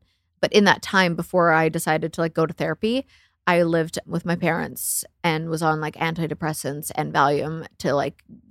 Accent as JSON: {"language": "English", "country": "Canada", "said": "I'll just chase a hockey player because I'm Canadian."}